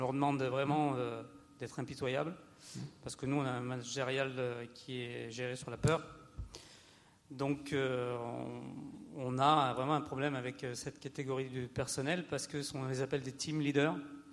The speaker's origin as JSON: {"language": "French", "town": "Grenoble", "region": "Auvergne-Rhône-Alpes", "country": "France", "said": "Moi, je viens de Grenoble, donc."}